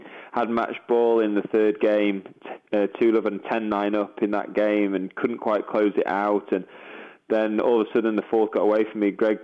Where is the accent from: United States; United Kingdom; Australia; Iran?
United Kingdom; Sheffield, Yorkshire and the Humber; You know, I'm just someone from Sheffield who sort of hacked the ball around over the years